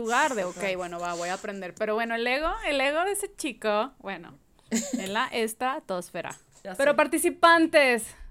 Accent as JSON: {"language": "Spanish", "country": "Mexico", "said": "Somos mentirosos, somos mexicanos."}